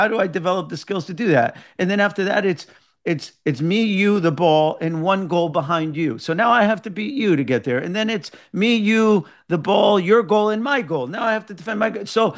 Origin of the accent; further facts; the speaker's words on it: Kearny, New Jersey, United States; the first soccer game was played in Kearney in my hometown in 1883.